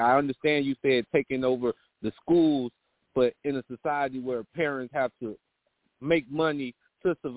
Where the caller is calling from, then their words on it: Belleville, Illinois, United States; I'm calling from Belleville, Illinois.